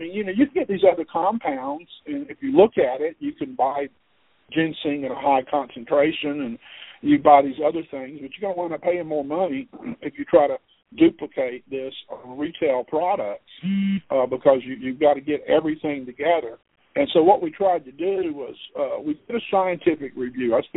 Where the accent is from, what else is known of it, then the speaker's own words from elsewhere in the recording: Georgia, United States; I'm saying herbs because I'm from South Georgia.